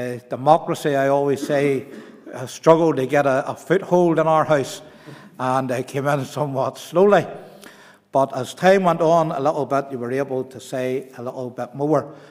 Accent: Belfast, Northern Ireland, United Kingdom; accent: Belfast; It has greatly mellowed over the years, but I'm East Belfast born and bred. My accent started to change a little bit. The broadness, the Belfast end went out when I went to college at the Whitfield

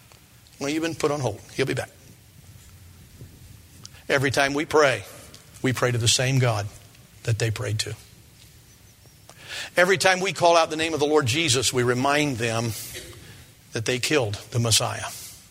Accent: United States; How should I feel as an American when I hear this

